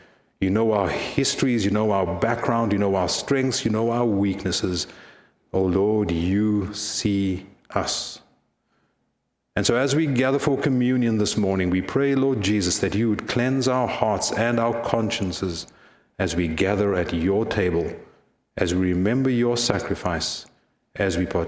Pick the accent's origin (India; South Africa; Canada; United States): South Africa; I grew up in South Africa. When I grew up, as I've shared with you, at the time of huge political unrest and turmoil, I grew up at a time of student unrest